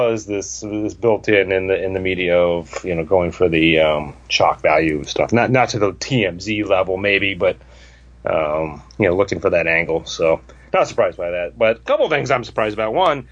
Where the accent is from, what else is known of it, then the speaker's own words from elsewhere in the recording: United States; now in Florida, United States; I'd go to Australia tomorrow if they let me, but I'm American. I can't even leave Florida right now.